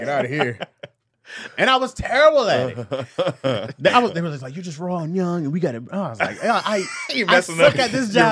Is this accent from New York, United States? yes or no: no; Michigan, United States; I was like, "Oh, well, you know, I'm from Michigan."